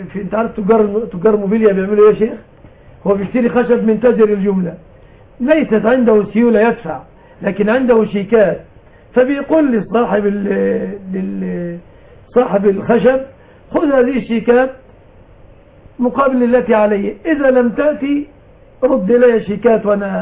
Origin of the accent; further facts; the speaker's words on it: Egypt; بلادنا مصر